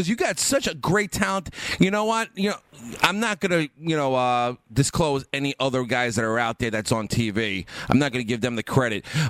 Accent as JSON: {"language": "English", "town": "Brooklyn", "region": "New York", "country": "United States", "tie": "born or raised there", "said": "You know, born and raised in Brooklyn, I heard a lot of stories back in the day."}